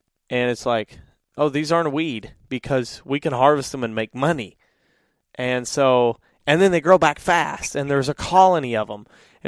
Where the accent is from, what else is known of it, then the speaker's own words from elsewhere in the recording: Missouri, United States; I don't sound like a Northerner, and I'm from Missouri.